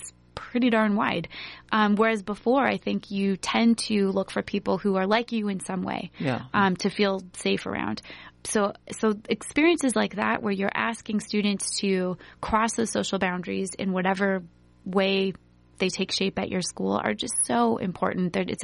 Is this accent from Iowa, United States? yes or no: yes; West Des Moines, Iowa, United States; I grew up in West Des Moines, actually, and went to Valley High School